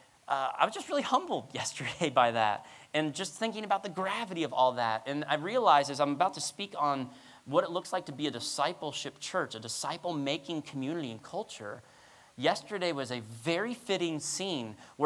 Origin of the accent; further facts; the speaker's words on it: Florida, United States; You know, I was from South Florida and everything just grows out of control.